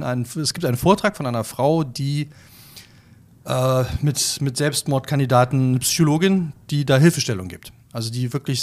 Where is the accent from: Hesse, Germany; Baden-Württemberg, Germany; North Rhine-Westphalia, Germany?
Baden-Württemberg, Germany